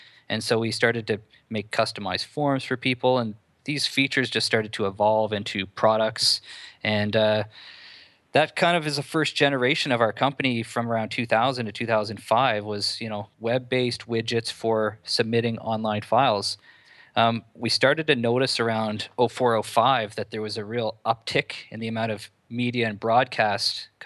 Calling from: Ottawa, Ontario, Canada; I'm Skyping in from balmy Ottawa, Canada.

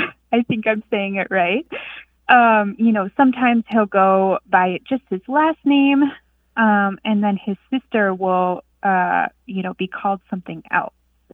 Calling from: Marquette, Michigan, United States; I'm calling from Marquette, Michigan.

